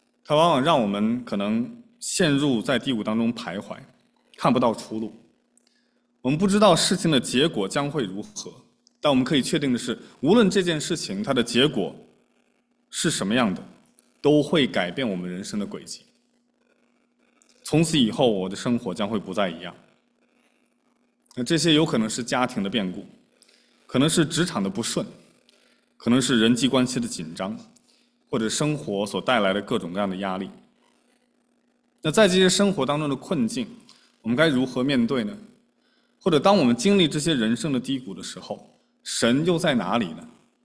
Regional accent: China; 我们中国人就有一句话叫伴君如伴虎

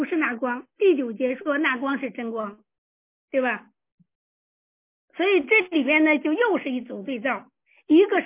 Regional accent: China; 这个分别是很不容易的，尤其我们中国人，中国文化的观念它是一个混沌性的啊，是一统的。

